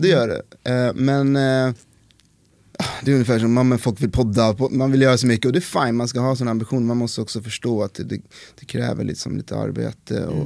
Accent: Umeå, Västerbotten County, Sweden; Jag är från Umeå. Det säger väl allt.

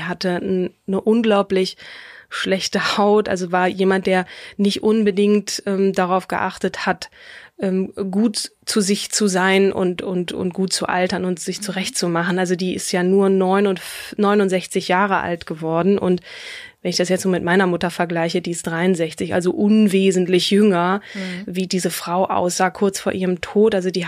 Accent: Marburg, Hesse, Germany; born there; So, sie hat studiert in meiner Geburtsstadt in Marburg an der Lahn.

